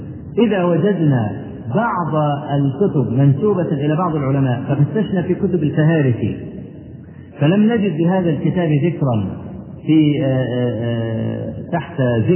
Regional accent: Egypt; لما جاء الدكتور زكي مبارك عندنا في مصر

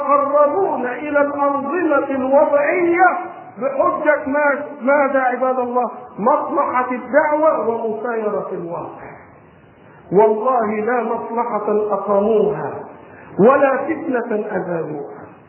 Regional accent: Egypt; في بلادنا مصر

